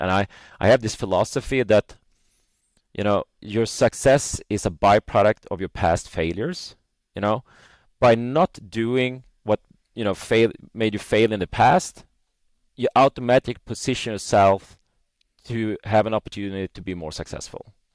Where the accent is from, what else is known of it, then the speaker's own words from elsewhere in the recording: Norrland, Sweden; because we're from Northern Sweden. We're based here in Northern Sweden, Umeå.